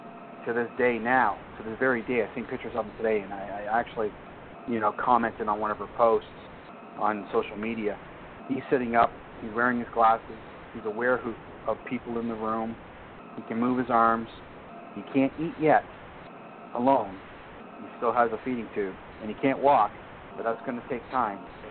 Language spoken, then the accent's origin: English; Sarnia, Ontario, Canada; He's from my hometown, Sarnia, Ontario.